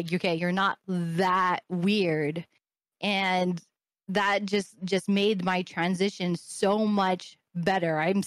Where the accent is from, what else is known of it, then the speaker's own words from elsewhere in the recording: Los Angeles, California, United States; now in Hawaii, United States; So when I grew up mainly in LA though. So moving back here, I got in a lot of trouble.